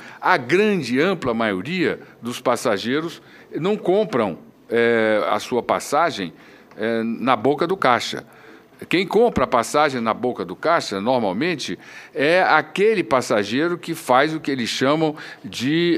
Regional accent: Rio de Janeiro, Brazil; eu sou do estado do Rio de Janeiro

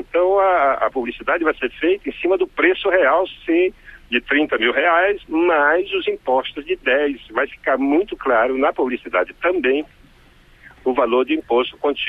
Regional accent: Amapá, Brazil; lá do meu estado, Amapá.

